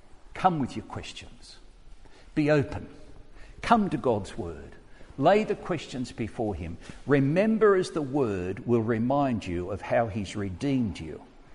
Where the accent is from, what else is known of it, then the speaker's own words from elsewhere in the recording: Australia; I was amazed as an Australian to listen to the discussion there.